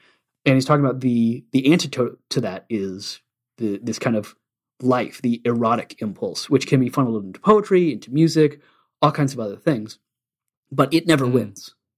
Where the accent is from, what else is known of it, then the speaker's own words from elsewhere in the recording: the South, United States; Yeah, and just growing up in the South.